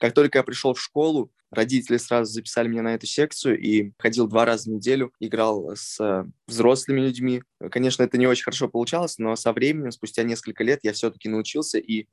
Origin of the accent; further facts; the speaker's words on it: Saratov Oblast, Russia; я из области, из Саратовской области, и единственным разумным решением и удобным для меня переехать было в Саратов, а не в какой-то другой город, потому что очень близко к моему дому.